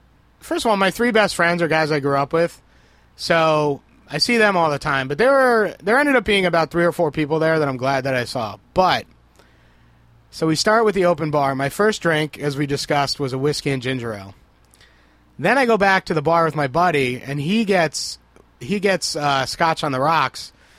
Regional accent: New Jersey, United States; born there; was born in Jersey.

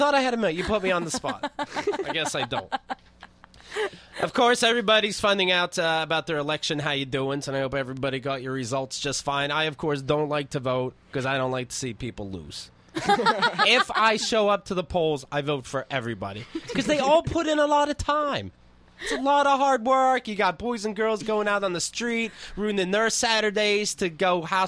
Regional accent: Somerset, Pennsylvania, United States; reading a job listing from Somerset, Pennsylvania, my hometown.

